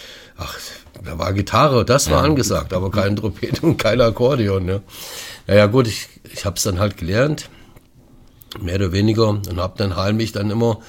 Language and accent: German; Fulda, Hesse, Germany; Ich bin in Fulda, Johannesburg geboren.